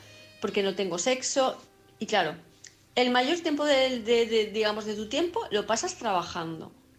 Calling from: Palma, Balearic Islands, Spain; de Palma de Mallorca

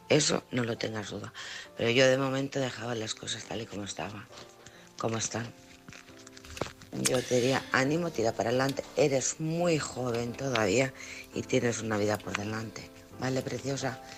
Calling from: Alcorcón, Community of Madrid, Spain; de Alcorcón.

